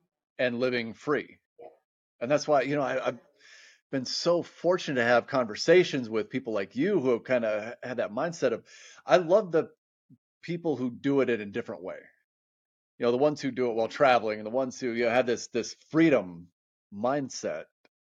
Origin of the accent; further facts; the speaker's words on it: United States; you know, I'm American.